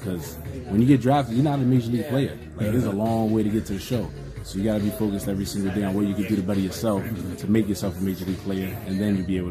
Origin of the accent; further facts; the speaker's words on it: Brooklyn, New York, United States; I'm from Brooklyn, New York.